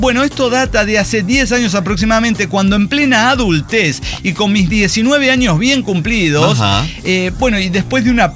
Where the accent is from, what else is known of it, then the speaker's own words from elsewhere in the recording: Rosario de Lerma, Salta, Argentina; imagínese usted la situación, soy de Rosario de Lerma, Argentina.